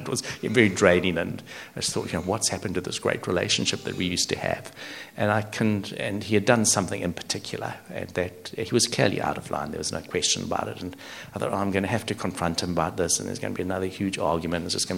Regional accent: South Africa; also born or lived in New Zealand; now in Australia; So I grew up in South Africa

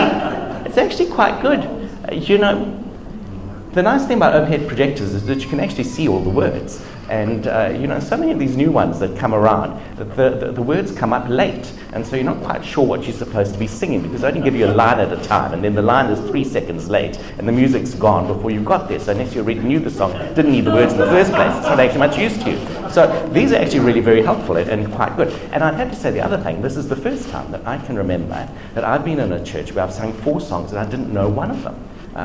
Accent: South Africa; moved away as an adult; If you're wondering where the accent is from, I grew up in South Africa, spent the first 37 years of my life there.

